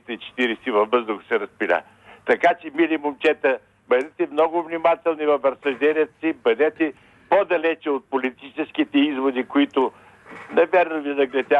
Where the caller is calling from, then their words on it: Sofia, Sofia City, Bulgaria; От София съм, бих летец съм бил